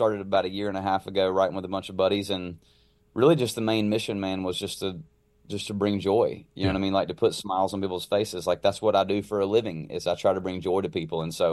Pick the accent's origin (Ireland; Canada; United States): United States; the South; growing up in the South, like, I did not grow up with a hockey team.